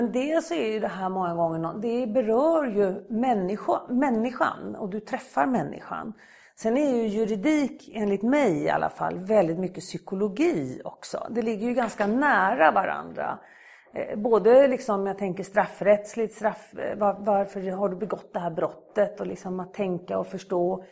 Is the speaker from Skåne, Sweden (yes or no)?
yes; Skåne, Sweden; Eftersom jag kom från Skåne